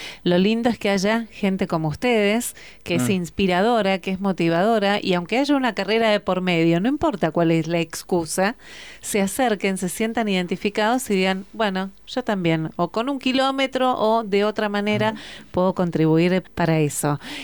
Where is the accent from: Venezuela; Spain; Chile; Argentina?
Argentina; Patagonia; ya somos patagónicos